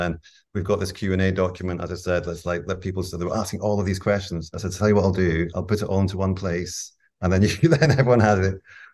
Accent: Dundee, Scotland, United Kingdom; And I'm from Dundee in Scotland

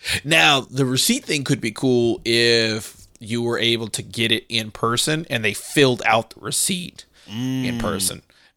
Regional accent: Louisiana, United States; Growing up in Southern Louisiana, being, you know, a couple of hours from New Orleans

